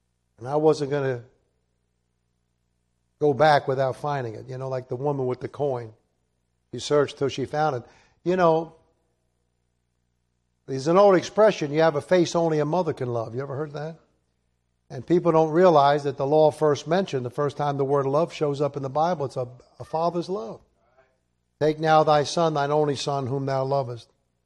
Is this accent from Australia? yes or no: no; Ireland; I'm an Irishman. That's what awake is all about, right?